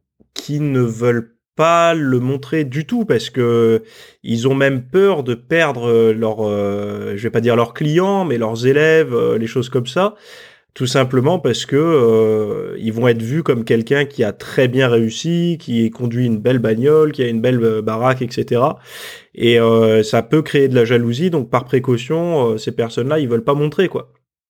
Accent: France; puisque je suis français

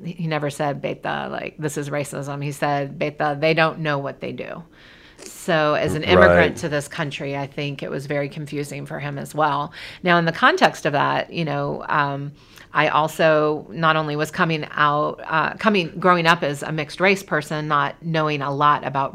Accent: New Orleans, Louisiana, United States; you can imagine what I and my brother were experiencing growing up in the New Orleans, a very black and white city

